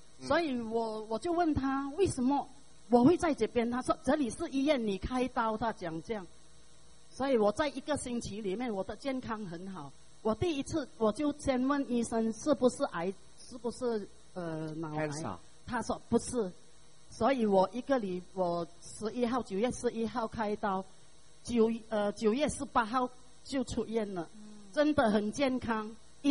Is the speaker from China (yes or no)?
no; Jakarta, Indonesia; Jakarta